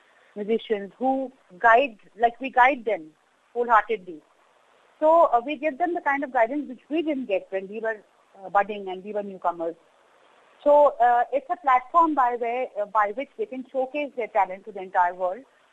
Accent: Kolkata, West Bengal, India; And then I was born and brought up in Calcutta, in Bengal. So there was a lot of influence of Bengali on me. And because we didn't speak Gujarati at home, that's why I'm not very fluent in Gujarati. I do speak broken Gujarati

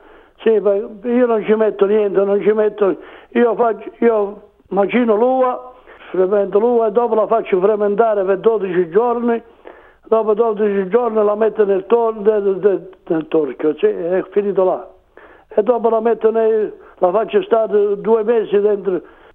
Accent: San Marco in Lamis, Apulia, Italy; now in Melbourne, Australia; Io vengo da San Marco in Lamis, provincia di Foggia.

